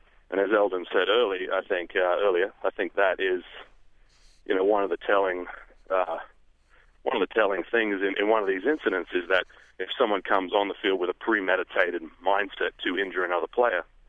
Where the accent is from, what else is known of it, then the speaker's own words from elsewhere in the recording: Australia; I'm a rugby player. I grew up in Australia.